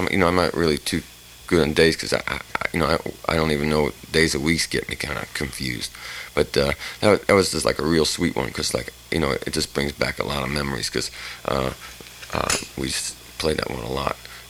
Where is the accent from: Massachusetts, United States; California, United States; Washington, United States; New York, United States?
New York, United States; Bronx; I remember growing up in the Bronx, what we used to do is we used to take the train down to 42nd Street.